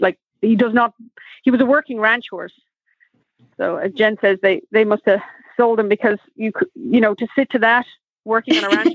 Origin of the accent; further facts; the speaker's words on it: Dublin, Leinster, Ireland; So I'm from Ireland. I was born and raised in Dublin.